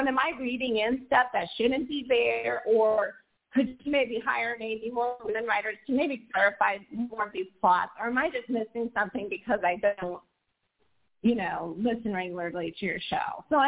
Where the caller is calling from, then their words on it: Portland, Oregon, United States; Oh, hi. Yes, I am calling from Portland, Oregon. And yes